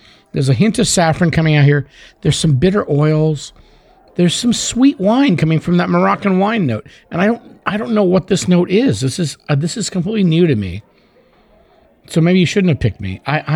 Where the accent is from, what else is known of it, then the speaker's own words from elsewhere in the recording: India; Because I'm from India, I have to do the spice one, right?